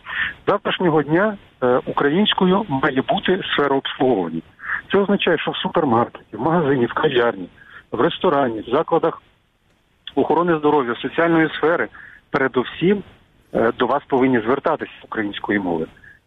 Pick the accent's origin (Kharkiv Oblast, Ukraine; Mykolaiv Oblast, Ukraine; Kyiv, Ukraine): Mykolaiv Oblast, Ukraine; Mykolaiv; Я родом із Миколаєва, у мене батько з Закарпаття, мама з Чернігівського, тому специфіку різних регіонів я знаю.